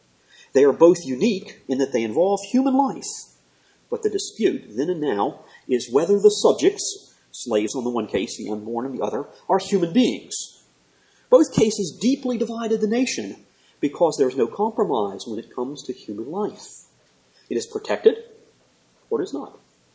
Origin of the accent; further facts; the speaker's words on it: Washington, District of Columbia, United States; I grew up in Washington, D.C. area, spent my summers there.